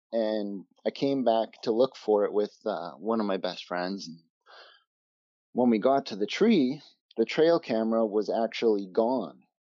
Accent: British Columbia, Canada; I grew up in the Shuswap region of British Columbia.

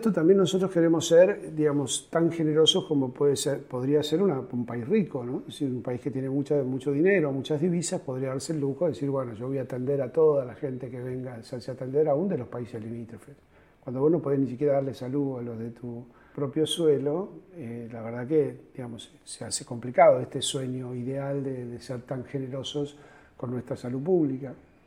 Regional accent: Argentina; aunque por supuesto también como todo argentino que paga impuestos reniego desde algunas cosas

